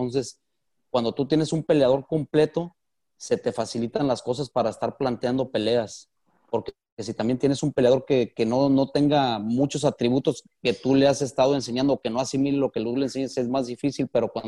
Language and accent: Spanish; Mexico; Y como mexicano es un orgullo